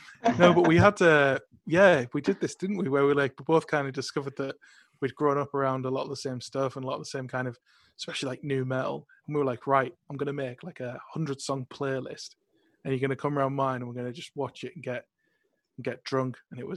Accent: Middlesbrough, North East England, United Kingdom; people might realize that my accent is a little bit stronger this week, purple circle, mate, is that we're both from, well, me and you both grew up in the Northeast, in around a very similar area around Middlesbrough.

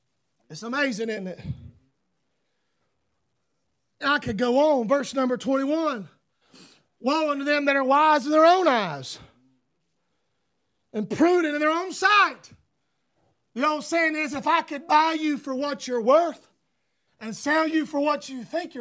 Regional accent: United States; I'm a Christian before I'm an American.

